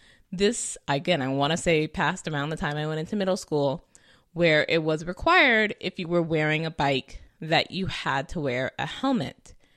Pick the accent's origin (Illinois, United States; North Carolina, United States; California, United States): California, United States; I may or may not have mentioned I am originally from California, currently live in California.